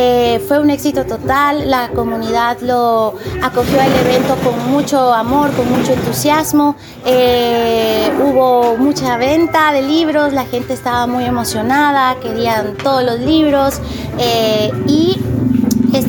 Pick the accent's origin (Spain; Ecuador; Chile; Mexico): Ecuador; Quito, Pichincha; yo soy nacida en Quito, nací y crecí ahí, pero vine a este lugar específico por un tema familiar